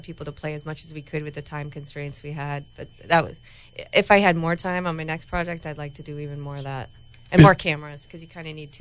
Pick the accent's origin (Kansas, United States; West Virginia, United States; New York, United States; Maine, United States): Kansas, United States; Lawrence; now in Los Angeles, United States; I'm from Lawrence, Kansas.